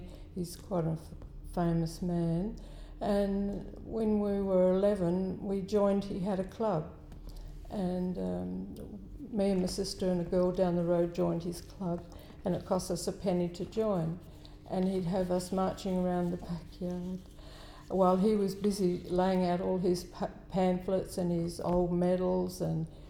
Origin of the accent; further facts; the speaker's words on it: Kalamunda, Western Australia, Australia; also born or lived in Perth / Daglish; I was born in Perth in 1945, and we lived in Kalamunda for 9 years in a really old house.